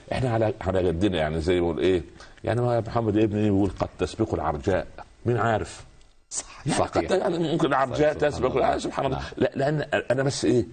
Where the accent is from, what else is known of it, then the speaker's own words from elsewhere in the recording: Egypt; عندنا في مصر يقول لك ربك رب عطى يدي البرد على قد الغطى